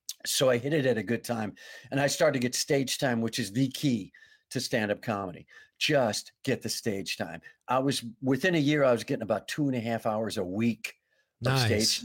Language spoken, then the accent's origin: English; Wisconsin, United States; also born or lived in Minneapolis, United States; I'm from the Midwest, of course, from Wisconsin, but I my comedy hometown is Minneapolis.